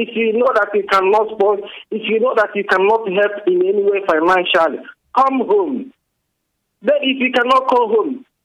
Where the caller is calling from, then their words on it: Venice, Veneto, Italy; I'm calling from Italy. Venezia.